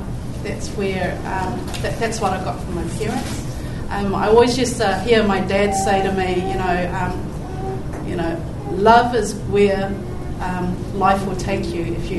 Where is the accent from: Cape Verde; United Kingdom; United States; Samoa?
Samoa; I am from Samoa and China. My father's Chinese.